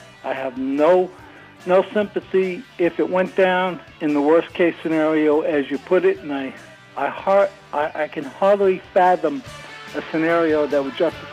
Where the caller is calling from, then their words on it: Oakdale, New York, United States; Long Island, Oakdale.